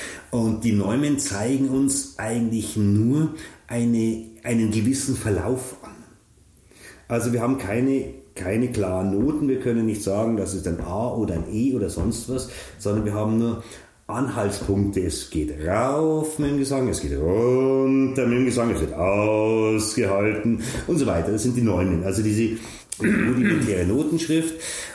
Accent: Bad Tölz, Bavaria, Germany; Also als wichtig, also für mich hier als Bayer, als Tölzer

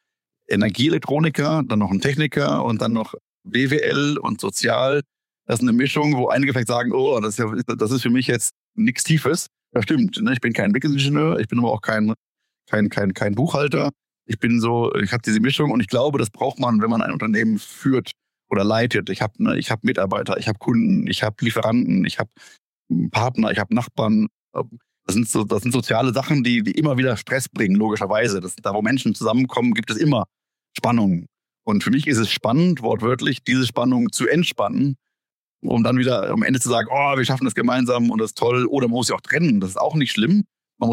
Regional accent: North Rhine-Westphalia, Germany; Wo ich herkomme ursprünglich, aus Westfalen im Münsterland, da war ja oder ist noch ein bisschen die Möbelbranche sehr stark vertreten.

